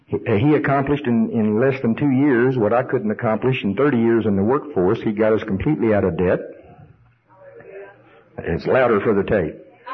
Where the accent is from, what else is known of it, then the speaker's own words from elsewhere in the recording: Oklahoma, United States; accent: Oklahoma; That's because of my Oklahoma accent.